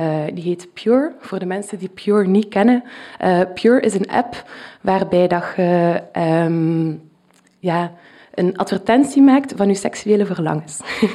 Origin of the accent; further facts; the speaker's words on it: Flanders, Belgium; accent: Flemish; Hij viel heel erg op mijn Vlaams accent.